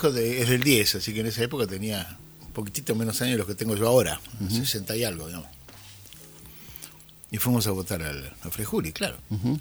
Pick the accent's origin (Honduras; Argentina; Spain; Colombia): Argentina; Adolfo Gonzales Chaves, Buenos Aires; born there; en González Chávez, donde nací ocasionalmente yo, en Lobería, de donde eran ellos